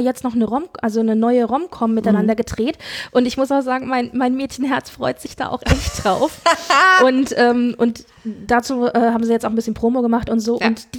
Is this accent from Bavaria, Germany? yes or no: no; Frankfurt, Hesse, Germany; Wir kommen beide aus der Frankfurter Region bzw. Frankfurt